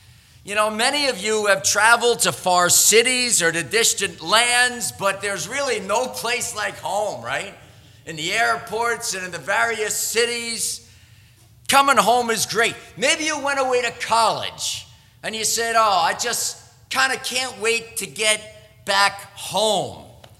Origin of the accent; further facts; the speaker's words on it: New Jersey, United States; I mean, honestly, friends, I'm from Jersey, and we are the joke and sport of the Pennsylvania jokes.